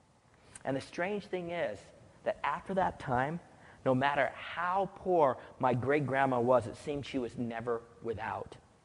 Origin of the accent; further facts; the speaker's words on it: New Mexico, United States; I was born and raised in New Mexico